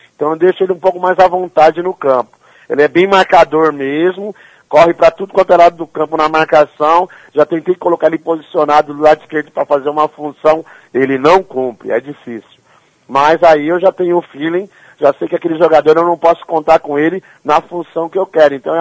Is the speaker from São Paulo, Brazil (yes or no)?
yes; São Paulo, Brazil; Eu cresci aqui no Heliópolis, aqui onde tinha mais de 40 campos, né?